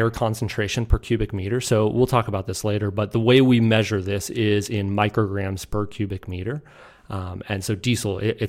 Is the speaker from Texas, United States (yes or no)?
yes; Austin, Texas, United States; So I grew up in Austin, Texas.